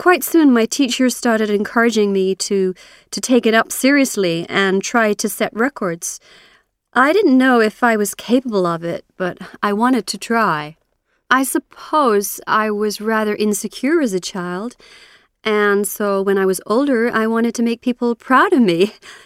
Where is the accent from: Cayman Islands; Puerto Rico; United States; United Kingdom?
Cayman Islands; born there; Well, I was born in the Cayman Islands near the Bahamas.